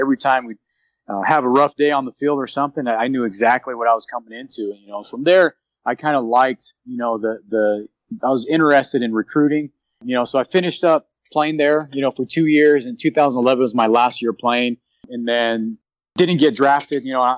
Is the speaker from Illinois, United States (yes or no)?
no; Phoenix, Arizona, United States; Well, first, I grew up in South Phoenix and went to a small Catholic school here.